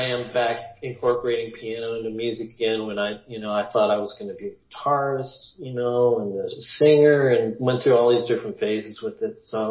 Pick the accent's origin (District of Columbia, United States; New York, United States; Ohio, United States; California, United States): Ohio, United States; Wooster; Yeah, we're from this college town. My dad's a college professor now. Worcester, Ohio.